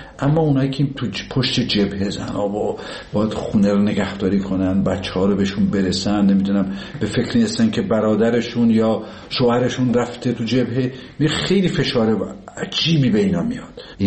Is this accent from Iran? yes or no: yes; Tabriz, East Azerbaijan, Iran; دیدم ما که بچه تبریز هستیم، کوفته تبریزی